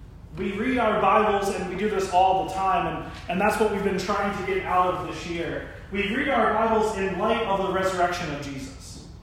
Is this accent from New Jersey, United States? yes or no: yes; Ocean City, New Jersey, United States; I'm from Ocean City, New Jersey, a small town down at the shore in South Jersey.